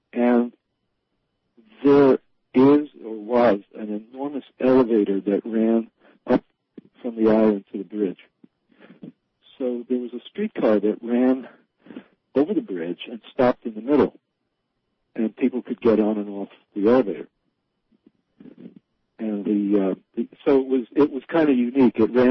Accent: Brooklyn, New York, United States; I mean, I grew up in New York City and in Brooklyn, at sort of the other side of Brooklyn than Joe grew up in.

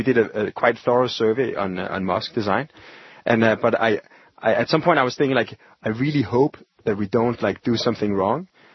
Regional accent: Denmark; English is a second language; we always have to be confronted with the fact that we come from Denmark

